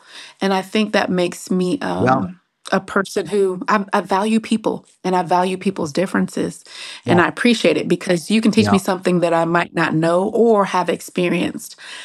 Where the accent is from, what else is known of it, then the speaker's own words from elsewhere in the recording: Bryan, Texas, United States; born there; also born or lived in California / Austin / Virginia; I was born in Texas, so everybody thinks I'm from Texas, but I'm kind of not. I was born in Bryan, College Station, back in the 70s, and we moved, I'll say about every 4 years.